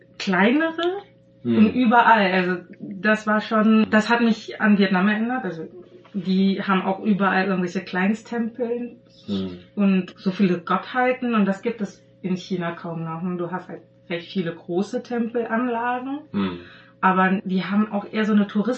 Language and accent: German; Göttingen, Lower Saxony, Germany; Wir kommen ja auch aus Göttingen. Das ist eine ziemlich harte Stadt, was das betrifft.